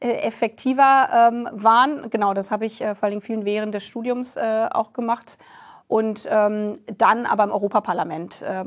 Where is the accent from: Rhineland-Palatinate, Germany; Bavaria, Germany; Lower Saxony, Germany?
Lower Saxony, Germany; ich komme aus der Region Hannover